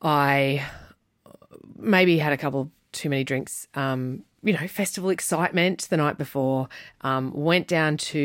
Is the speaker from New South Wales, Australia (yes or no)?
no; Melbourne, Victoria, Australia; I'm from Melbourne and a dolphin swam with me this morning.